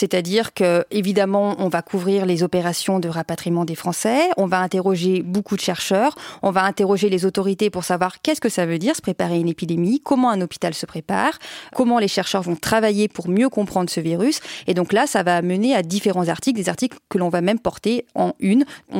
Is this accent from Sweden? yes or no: no; France; C'est très symbolique puisque c'est le premier mort du coronavirus hors d'Asie et il est chez nous en France.